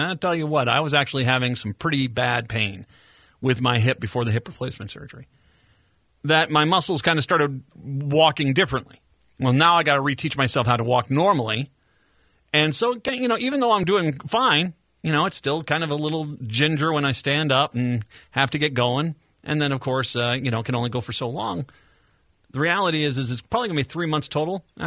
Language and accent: English; Minnesota, United States; But I feel like I failed as a Minnesotan. I got to turn in my Minnesota badge.